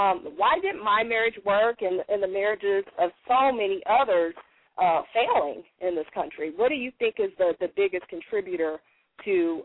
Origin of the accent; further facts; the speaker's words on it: Kansas City, Missouri, United States; Word of Life Worship Center in my hometown of Kansas City, Missouri.